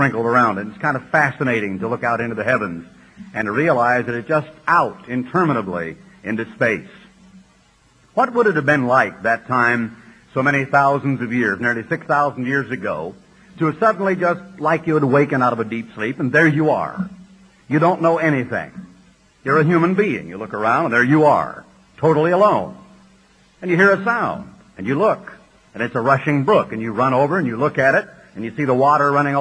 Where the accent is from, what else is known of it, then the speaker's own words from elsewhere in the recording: Oregon, United States; When I grew up in Oregon, I grew up with a little radio set that looked rather strange over here on a little desk.